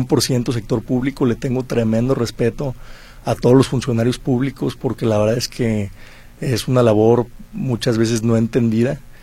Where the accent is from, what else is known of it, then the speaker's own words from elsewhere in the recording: Guadalajara, Jalisco, Mexico; Yo estudié aquí, soy igual tapatío, estudié 15 años en el American School.